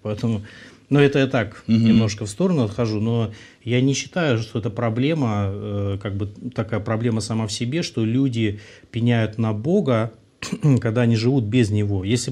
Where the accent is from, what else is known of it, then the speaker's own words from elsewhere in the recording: Kirovsk, Leningrad Oblast, Russia; я родом из Кировска, всем, кто кировчане, мало ли смотрят, всем привет, Ленинградская область.